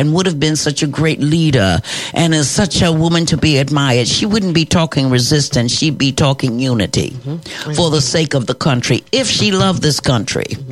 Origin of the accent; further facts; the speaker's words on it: New York, United States; I'm from New York, too. I'm a New Yorker